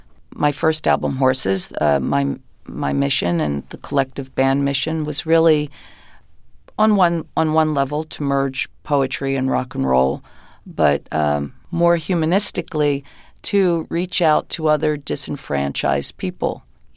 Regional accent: New Jersey, United States; I came from the South Jersey, Philadelphia area, and in the early 60s, everybody sang.

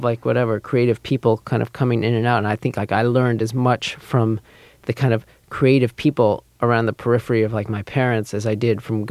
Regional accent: Manhattan, New York, United States; especially since we grew up here in Manhattan

